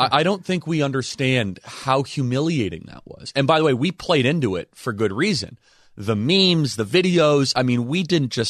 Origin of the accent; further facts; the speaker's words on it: Arizona, United States; especially my home state of Arizona